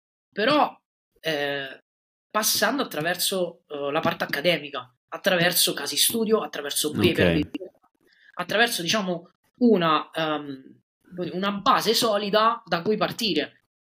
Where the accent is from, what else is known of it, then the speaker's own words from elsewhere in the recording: United States; io sono americano